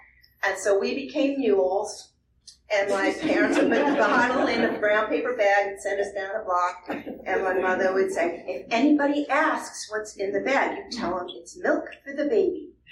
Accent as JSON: {"language": "English", "region": "New York", "country": "United States", "tie": "born or raised there", "said": "I grew up on Long Island."}